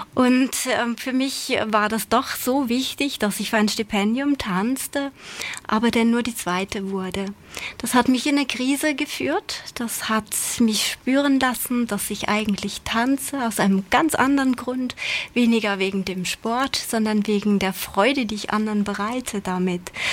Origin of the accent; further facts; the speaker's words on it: Hesse, Germany; now in St. Gallen, Switzerland; Ja, ich bin gebürtig aus Deutschland, aus dem Taunus. Ich bin in einer Großfamilie groß geworden mit Opa, Oma, Mama, Tante, Cousins und ich.